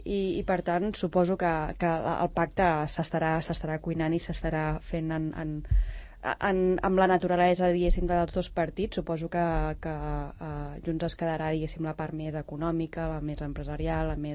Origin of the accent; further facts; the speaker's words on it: Barcelona, Catalonia, Spain; Vinc de Barcelona, sí.